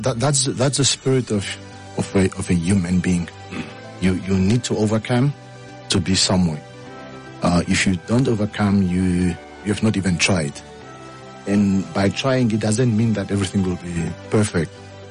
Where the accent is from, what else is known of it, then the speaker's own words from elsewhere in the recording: Walvis Bay, Erongo, Namibia; You don't know. I'm from Wolfish Bay.